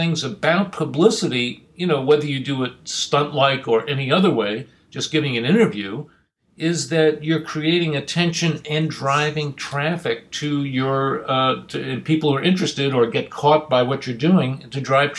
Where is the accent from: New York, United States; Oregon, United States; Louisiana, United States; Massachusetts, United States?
New York, United States; I grew up in New York, and one thing that you get pretty used to in New York is something called the publicity stunt.